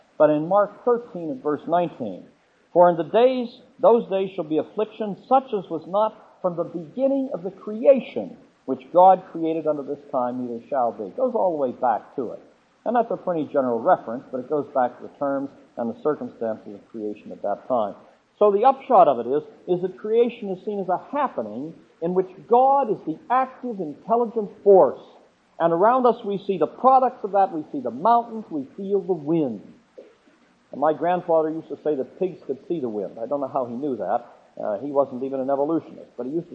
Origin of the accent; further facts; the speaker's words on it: Wales, United Kingdom; Yeah, I'm not a Welshman for nothing.